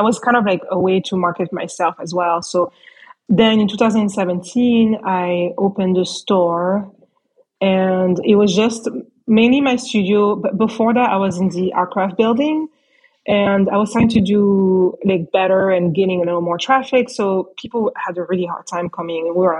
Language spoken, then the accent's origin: English; France; I grew up, my mom being Italian. I grew up in France, so I was exposed to lots of different cultures